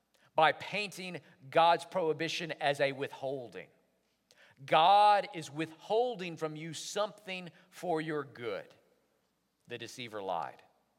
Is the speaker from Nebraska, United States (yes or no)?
no; Jackson, Alabama, United States; Good Friday, 1988. We're in the house I grew up in Jackson, Alabama.